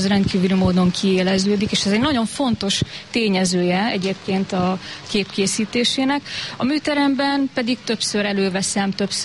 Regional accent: Szolnok, Jász-Nagykun-Szolnok, Hungary; born there; nem hiába születtem oda, ahova születtem.

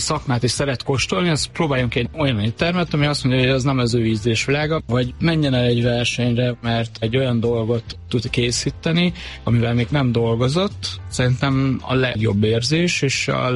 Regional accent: Lake Balaton, Hungary; now in Budapest, Hungary; Balatonról jöttem, én másfél éve élek itt Budapesten.

